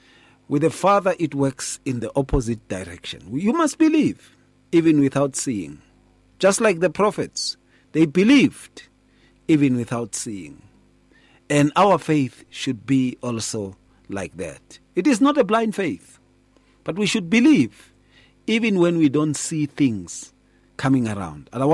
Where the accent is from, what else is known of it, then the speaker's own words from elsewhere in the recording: Atteridgeville, Gauteng, South Africa; When we were growing up in Attridgeville, when you were named Thomas